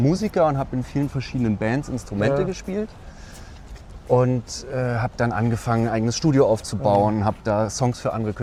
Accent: Berlin, Germany; Also ich habe meine Kindheit in Berlin-Mitte damit verbracht, die Linie nicht zu berühren.

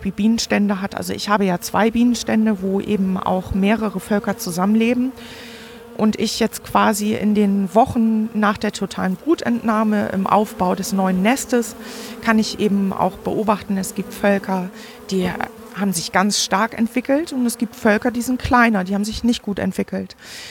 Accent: Forstbach, North Rhine-Westphalia, Germany; habe sie jetzt hier in meinen Heimatort Forstbach gebracht.

